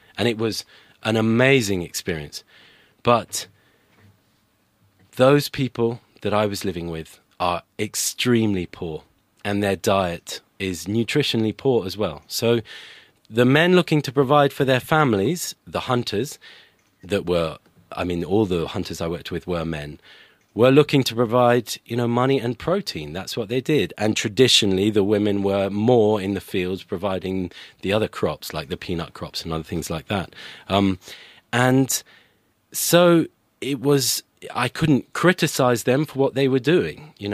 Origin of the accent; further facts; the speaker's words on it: United Kingdom; yeah. I'm British, but it is a French name.